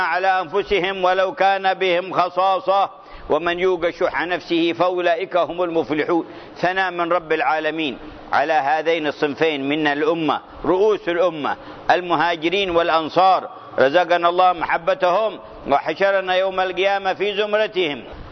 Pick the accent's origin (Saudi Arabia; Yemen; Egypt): Yemen; Hadhramaut; كان بعض القراء عندنا في حضرموت